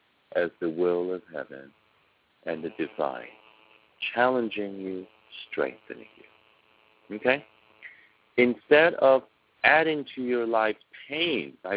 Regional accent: China; now in United States; I grew up in China. Many of you grew up in the States or Europe or Africa or wherever you come from.

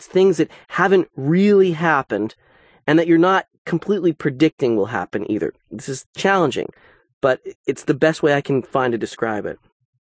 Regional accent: New Jersey, United States; That was great, because I'm from New Jersey, and where we say, if I was you, frequently in informal speech

